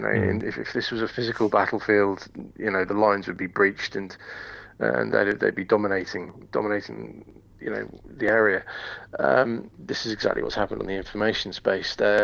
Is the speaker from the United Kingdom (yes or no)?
yes; United Kingdom; it's not particularly encouraging as a Brit